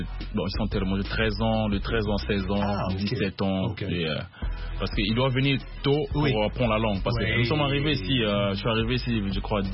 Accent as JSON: {"language": "French", "country": "Republic of the Congo", "said": "Je suis du Congo-Brazzaville."}